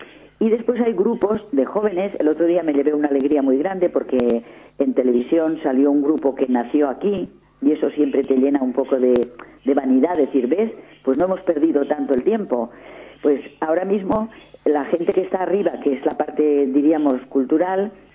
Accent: Valencia, Valencian Community, Spain; será porque soy de Valencia, en esos trajes de valenciana con muchos colores

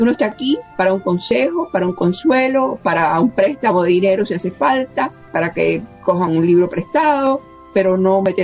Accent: Cuba; now in United States; yo me fui de Cuba, creía que sin nada, pero me llevaba un patrimonio del alma

